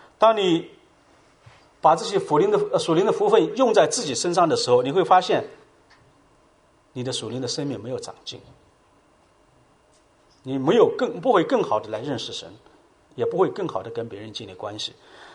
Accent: China; 在我们中国人的眼里我们中国人叫什么？

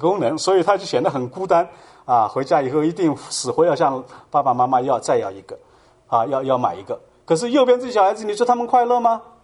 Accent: China; moved away; 其实现在离家已经30几年以后，我还觉得那个地方是我的。所以我们中国人有一句话叫什么？落叶归根。

